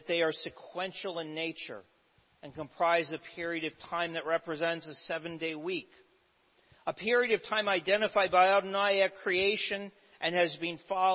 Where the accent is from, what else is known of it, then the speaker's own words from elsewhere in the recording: Canada; a system I am all too familiar with growing up in Canada.